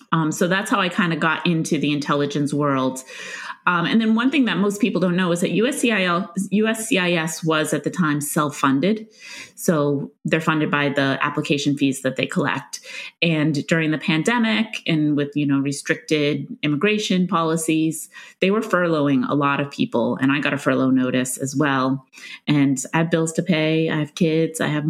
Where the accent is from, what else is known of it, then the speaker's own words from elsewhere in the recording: Stoneham, Massachusetts, United States; I grew up in Stoneham, Massachusetts, which is just north of Boston. It's about 15 minutes outside of Boston.